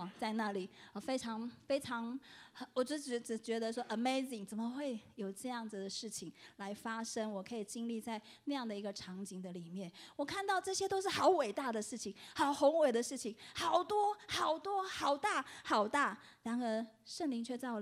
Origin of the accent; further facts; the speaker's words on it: China; now in United States; 我们中国人很喜欢发达，对不对？